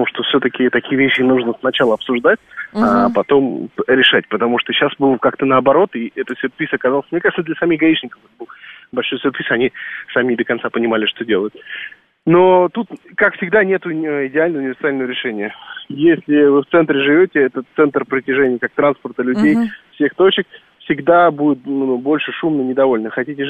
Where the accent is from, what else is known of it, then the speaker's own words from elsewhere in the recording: Moscow, Russia; как для приезжих, скажем так, приезжих, да, как я из Бирюлёва, так и для местных это тоже оказалось сюрпризом.